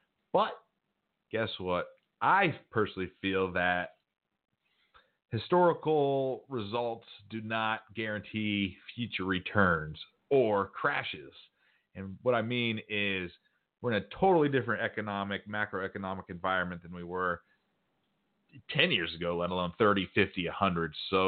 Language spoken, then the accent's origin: English; United States; So I'd first say I'm American through and through, but sometimes I think we Americans are a little too cocky